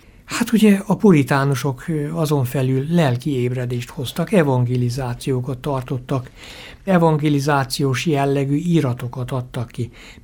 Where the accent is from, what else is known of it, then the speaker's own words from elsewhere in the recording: Hajdúnánás, Hajdú-Bihar, Hungary; Gyerekkoromban, Hajdunálnáson így történt az úrvacsorázás.